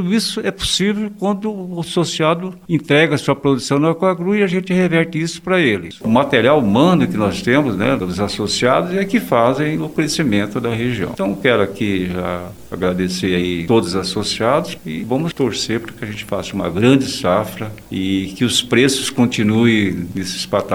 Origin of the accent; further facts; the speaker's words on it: Paraná, Brazil; Então a gente é paranaense, a gente tem que ter orgulho disso aí, né?